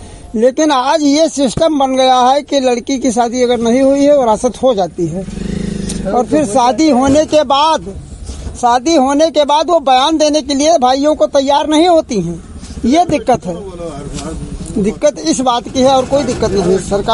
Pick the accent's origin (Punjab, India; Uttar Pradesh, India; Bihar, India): Uttar Pradesh, India; Khanaura; ग्राम खनौरा कुंडीताल थाना प्रयागपुर डिस्ट्रिक्ट बहराइच